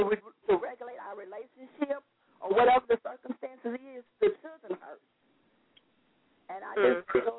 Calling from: Cincinnati, Ohio, United States; from Cincinnati, Ohio.

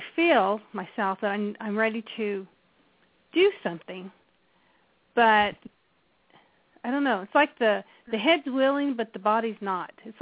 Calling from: Indiana, United States; I'm calling from Indiana.

